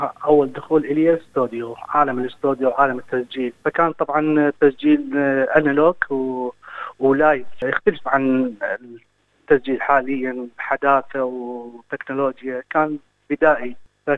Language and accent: Arabic; Baghdad, Baghdad Governorate, Iraq; moved away as an adult; now in Sydney, Australia; أنا من أصول عراقية، أسكن أستراليا، تحديد مدينة سيدني. أنا من بغداد، درست اختصاص الإلكترونيك، أجيت أستراليا سنة 2011.